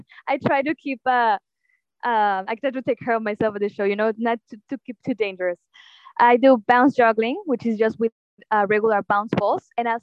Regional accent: Texas, United States; Well, I grew up in Texas. Well, also with the other traveling circus.

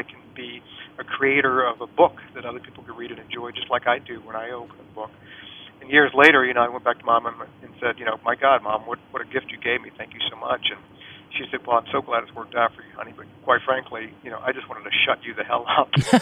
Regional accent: Richmond, United States; think it's a fantastic place both to live and to work and to write about.

